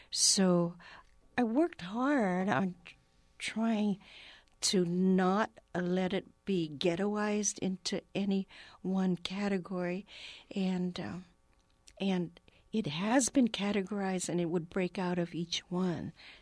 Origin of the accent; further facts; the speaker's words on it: Stockton, California, United States; Growing up in Stockton, we were very mixed racially. And then coming to Berkeley, I was a freshman, 17 years old, 1958.